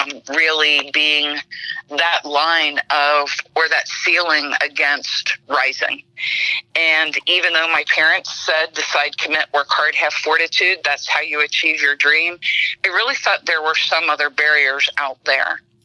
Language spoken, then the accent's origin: English; Colerain Township, Ohio, United States; I grew up in Coleraine Township, and I went to Northwest High School.